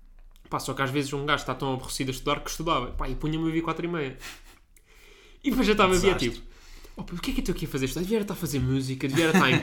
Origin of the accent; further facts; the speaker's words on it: Azores, Portugal; now in Coimbra, Portugal; me vim dos Açores, em que já havia muito contacto com o hospital, quando fui para Coimbra e perdi esse contacto.